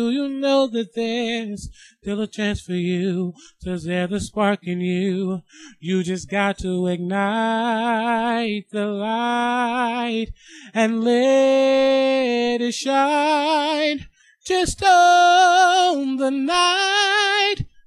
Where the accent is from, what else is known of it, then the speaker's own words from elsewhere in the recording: St. Louis, Missouri, United States; I am from St. Louis, Missouri.